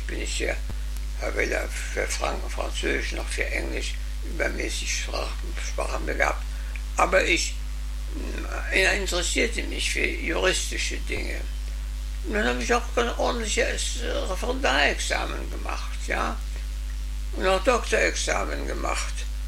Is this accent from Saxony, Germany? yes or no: no; Guttenberg, Bavaria, Germany; zum Beispiel in meinem Heimatort Guttenberg von 3000 Einwohnern war nur ein einziger Arzt viele Jahre